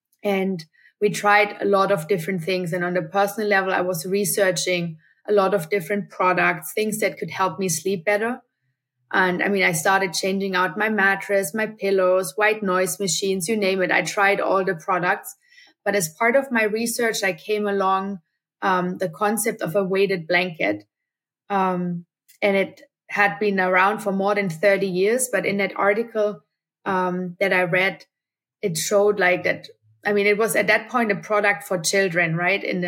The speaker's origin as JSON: {"language": "English", "country": "Germany", "tie": "born or raised there", "said": "I grew up in Germany originally."}